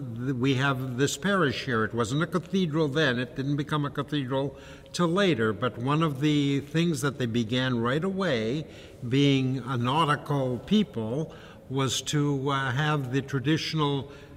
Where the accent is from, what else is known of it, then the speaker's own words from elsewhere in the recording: Detroit, Michigan, United States; I'm originally from the Detroit area, and there was a parish that I attended in Detroit